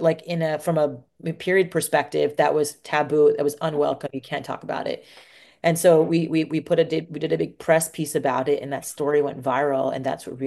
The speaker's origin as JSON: {"language": "English", "country": "India", "said": "I'm Indian. I can do the accent, and half"}